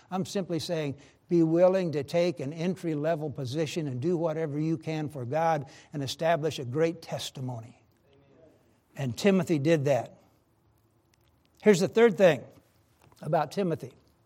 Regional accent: Oklahoma, United States; And since I was from Oklahoma, we would travel sometimes to my parents' house.

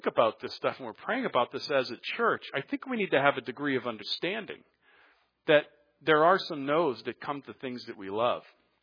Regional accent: Hartford, Connecticut, United States; also born or lived in South Carolina; by the way, I'm from Hartford, Connecticut, graduated East of Connecticut. Since I've mentioned this, I'll give you the bio. I lived in South Carolina for 17 years and came back to Connecticut 8 years ago.

